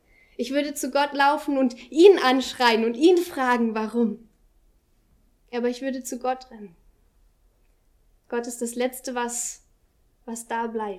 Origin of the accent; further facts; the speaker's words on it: Friedensau, Saxony-Anhalt, Germany; Ich bin in Friedensau aufgewachsen und dort ist überall Wald um den Ort herum.